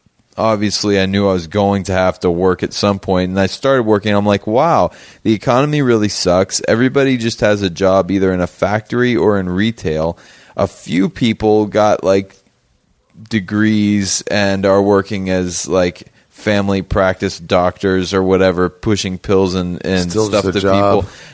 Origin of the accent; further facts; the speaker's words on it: Pittsburgh, Pennsylvania, United States; Yeah, man. I'm from Pittsburgh